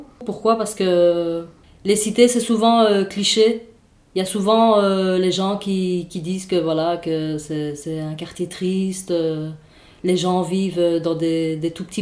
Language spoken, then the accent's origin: French; Brussels, Belgium; j'ai grandi à Bruxelles, dans les quartiers nord, à la cité modèle comme Célia. C'est à La Keune, du côté de La Keune.